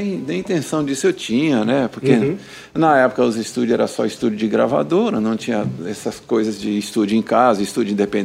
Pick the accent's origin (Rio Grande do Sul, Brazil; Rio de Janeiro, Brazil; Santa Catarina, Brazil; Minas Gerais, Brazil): Minas Gerais, Brazil; now in Brasília, Brazil; Pois é, não, eu sou de Minas Gerais, né? Interior de Minas. E aí, quando eu vim aqui para Brasília.